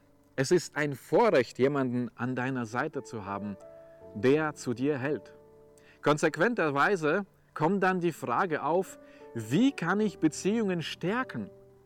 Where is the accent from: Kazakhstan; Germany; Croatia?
Kazakhstan; Gerne denke ich an viele Erlebnisse aus meiner Kindheit in Kasachstan zurück, dem Land, in dem ich aufgewachsen bin.